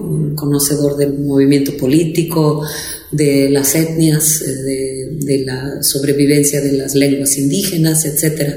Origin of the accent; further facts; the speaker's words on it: Oaxaca, Mexico; Pero ahora mismo, mi tierra en Oaxaca, hace un año tuvimos una represión terrible en mi estado.